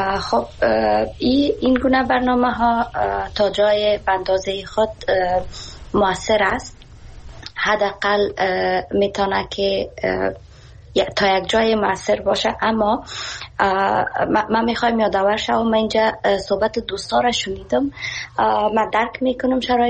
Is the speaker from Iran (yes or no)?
no; Afghanistan; moved away; خودم به حیث شخصی که به می بورسیه ها از افغانستان برآمدم و آمدم اینجا فعلا مسئول مصروف تحصیل استم،